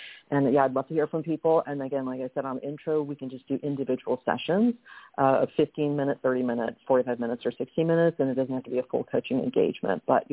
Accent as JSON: {"language": "English", "region": "California", "country": "United States", "tie": "born or raised there", "also_born_or_lived": "Milan, Italy / Massachusetts"}